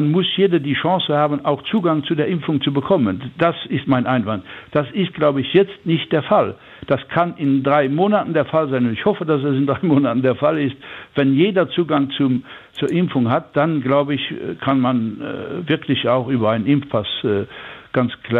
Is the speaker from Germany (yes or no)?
no; Luxembourg; noch wir als Luxemburger